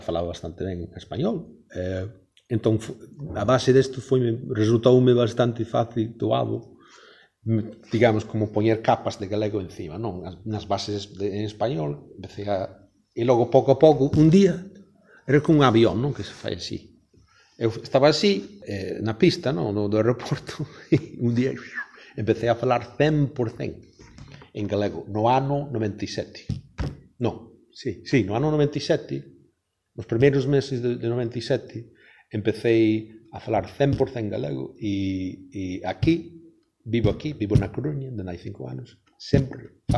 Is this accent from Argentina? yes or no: no; England, United Kingdom; Eu non nací en Irlanda. Son irlandés polo meu pai, pero, vamos, eu medrei en Inglaterra, non na terra da miña nai.